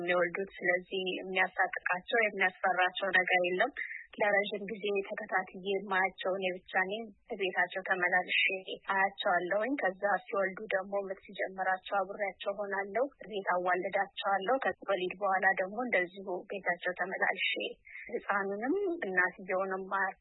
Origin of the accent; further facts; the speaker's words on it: Ambo, Oromia, Ethiopia; also born or lived in Ginde Beret, West Shewa; የተወለድኩት በምዕራብ ሸዋ ዞን ግንደበረት ወረዳ ውስጥ ነው። ያደግኩት ደግሞ አምቦ ከተማ ነው። ሀይ ስኩልም አንደኛ ደረጃ ትምህርትም የጨረስኩት እዛው ነው።